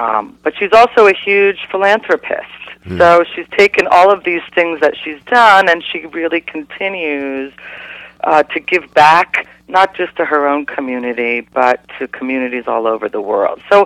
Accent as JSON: {"language": "English", "town": "Cincinnati", "region": "Ohio", "country": "United States", "tie": "born or raised there", "said": "but I grew up in Cincinnati"}